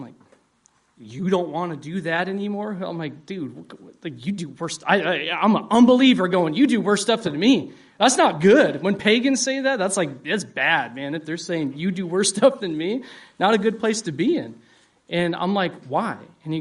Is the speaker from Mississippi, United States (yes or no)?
no; Las Vegas, Nevada, United States; I grew up in Las Vegas, of all places, in an Orthodox Lutheran church.